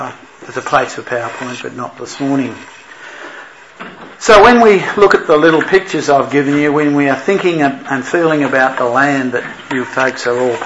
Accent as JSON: {"language": "English", "town": "Tumbarumba", "region": "New South Wales", "country": "Australia", "tie": "born there", "said": "I was born in Tumbarumba, so I'm sort of in the snowy region, I suppose, a long time ago."}